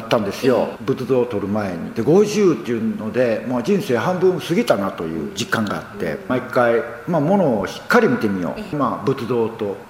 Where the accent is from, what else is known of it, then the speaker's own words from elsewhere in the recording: Wakayama, Japan; also born or lived in Osaka; 大阪で写真をしていて、もうこれあかんって言って挫折して帰ってくるわけですよね。でふるさとの和歌山に帰ってきて、もう一度自分のふるさとを見直そうと